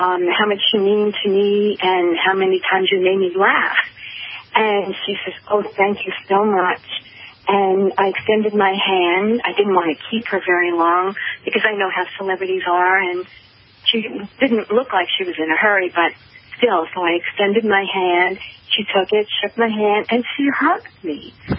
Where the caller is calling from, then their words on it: New York, United States; from New York